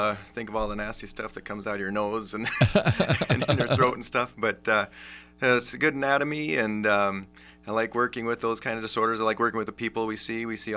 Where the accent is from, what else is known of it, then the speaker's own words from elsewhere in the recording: Mason City, Iowa, United States; I grew up in Mason City, went to Jefferson Elementary School, and we left about 1985 to Spencer, and I've been back now here for about 9 years